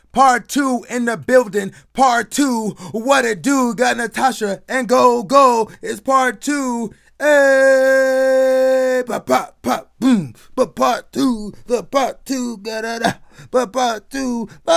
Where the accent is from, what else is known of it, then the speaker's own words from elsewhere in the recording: North Carolina, United States; also born or lived in Pennsylvania; now in Los Angeles, United States; I am a Nigerian American. My father's from Nigeria. My mom's from Mississippi. Shout out to both of my parents who made me. I grew up in North Carolina, born in Pennsylvania, and I've been living in LA for almost 10 years.